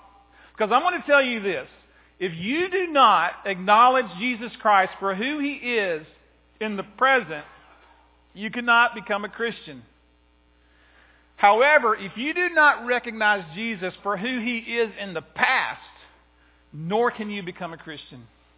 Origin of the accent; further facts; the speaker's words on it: Moultrie, Georgia, United States; also born or lived in Americus; I said, "Well, I'm from Moultrie originally. I'm from Americus," because I know a lot of people from Americus up in that area.